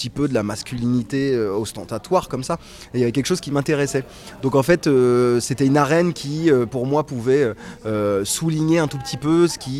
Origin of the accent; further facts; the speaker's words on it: Pays de la Loire, France; toutes les sensations et toutes les images que j'avais me ramenaient à mon village et à ma région natale, avec cette Loire qui traverse nos plaines, ces rues et ces champs typiques du 49.